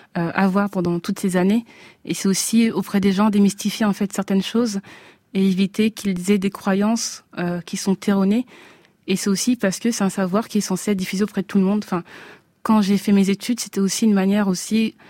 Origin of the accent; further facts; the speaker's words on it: Noisy-le-Sec, Île-de-France, France; Alors, je viens de Noisy-le-Sec.